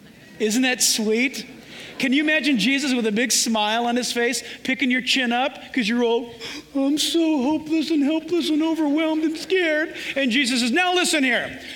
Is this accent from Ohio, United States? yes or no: no; San Diego, California, United States; I was born and raised in San Diego in Southern California in Orange County, and I'm an American.